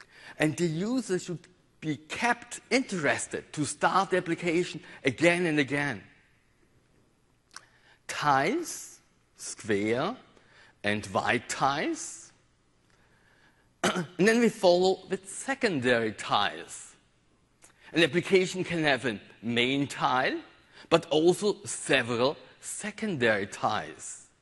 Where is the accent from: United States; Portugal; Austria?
Austria; English is a second language; I'm from Austria, as you may be here.